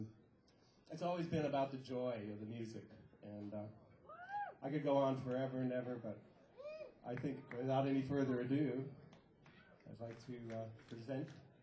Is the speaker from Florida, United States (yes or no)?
no; Phoenix, Arizona, United States; I grew up in Phoenix and like when 64, when I first heard